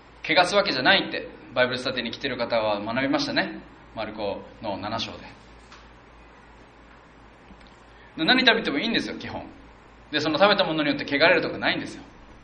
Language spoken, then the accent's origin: Japanese; Okinawa, Japan; 沖縄人ですからね。僕も豚好きです。